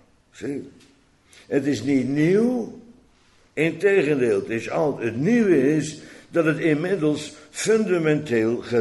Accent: Laren, Gelderland, Netherlands; Ik kom uit de Achterhoek. Ja, uit Laren, Lochem, Laren, Gelderland.

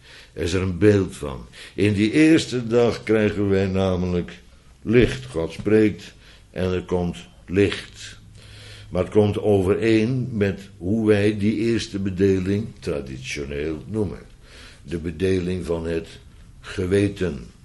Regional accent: Netherlands; Wij zijn Nederlanders, zelfs autochtoon

